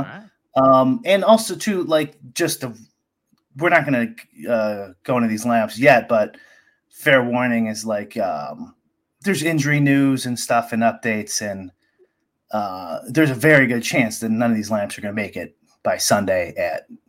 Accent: Chicago, Illinois, United States; I'm not much of a fan, but like, I'm a Chicagoan.

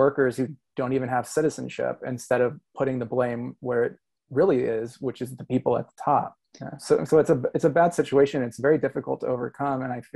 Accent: Georgia, United States; now in California, United States; because I grew up in the South and I'm from Georgia, but I now live in California

